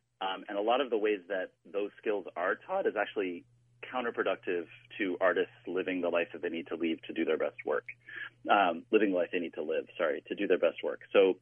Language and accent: English; Minnesota, United States; which was really important to me as a Minnesotan